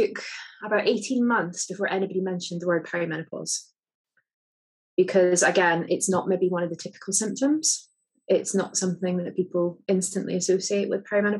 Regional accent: Scotland, United Kingdom; now in England; I'm originally from Scotland. I'm now living and working in England due to kind of career push.

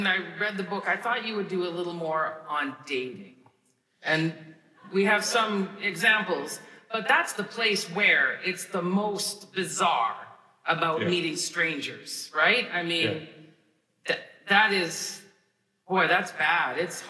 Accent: Canada; I'm a basketball fan, but I am a Canadian.

